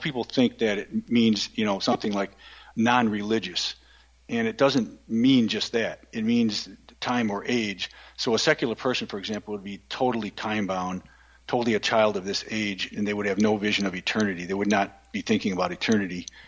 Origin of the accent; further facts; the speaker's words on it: Buffalo, New York, United States; So Paul Kurtz, who by the way is in my hometown of Buffalo, he died a few years back.